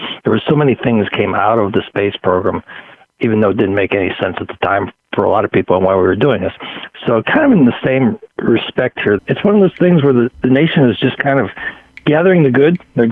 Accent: Pittsburgh, Pennsylvania, United States; I'm from Pittsburgh, and so I just saw where UPMC is saying, it's time to get life moving again here.

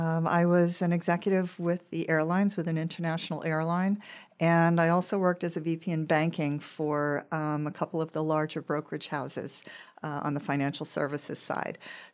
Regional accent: Long Island, New York, United States; Yeah, the idea, we're originally from Long Island, my husband and I.

